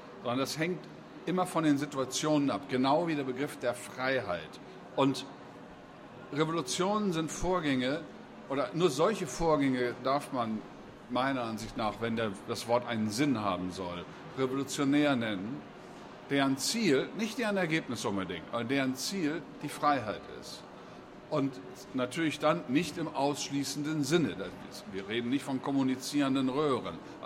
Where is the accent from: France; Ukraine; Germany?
France; Pays de la Loire; German is a second language; Ich komme aus der Vendée, sage ich